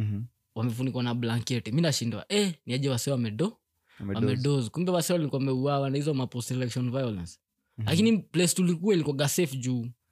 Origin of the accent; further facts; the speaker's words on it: Nairobi, Kenya; born there; Mi nimereiziwa, nilizaliwa Pumwani Hospital.